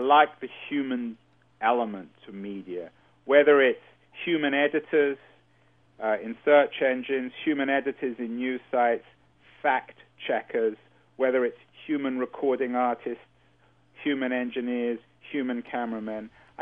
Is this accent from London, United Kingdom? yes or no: yes; London, United Kingdom; born there; My personal background is I was born in North London, in England. I went to university in England.